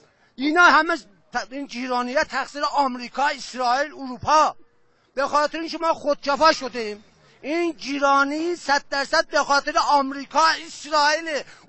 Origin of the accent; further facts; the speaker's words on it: Tabriz, East Azerbaijan, Iran; بچه تبریزم